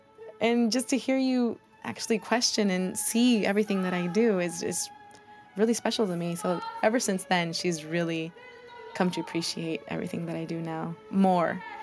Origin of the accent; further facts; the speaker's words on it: Idaho, United States; I grew up in Idaho working in the fields with my mom.